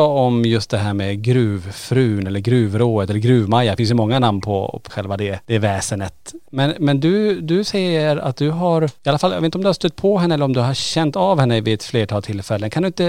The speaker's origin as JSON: {"language": "Swedish", "town": "Kiruna", "region": "Norrbotten County", "country": "Sweden", "tie": "born or raised there", "said": "vi är ju födda uppvuxna i Kiruna"}